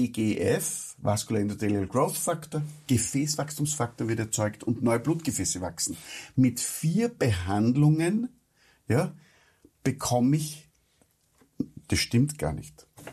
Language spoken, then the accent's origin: German; Austria; ich bin Österreicher, ja, das, wir reden normalerweise in einem Bratendialekt.